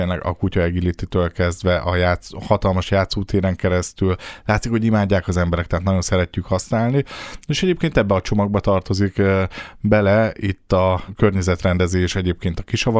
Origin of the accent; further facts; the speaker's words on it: Miskolc, Borsod-Abaúj-Zemplén, Hungary; tehát sokan használjuk miskolciként is a tapolcai ősparkot